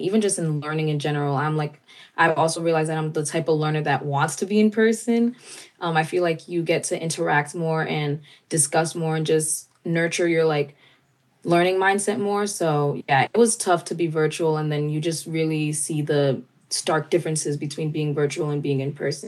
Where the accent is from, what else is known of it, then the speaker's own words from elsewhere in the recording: Cranston, Rhode Island, United States; Yeah, so I'm actually from Cranston, Rhode Island, so way, way up north, right next to Massachusetts, the whole New England area.